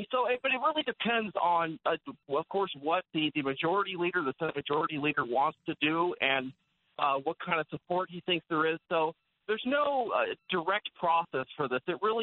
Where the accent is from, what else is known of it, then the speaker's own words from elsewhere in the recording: California, United States; now in Washington, United States; I grew up in California. I wasn't close to where a founder's home or anything like that was.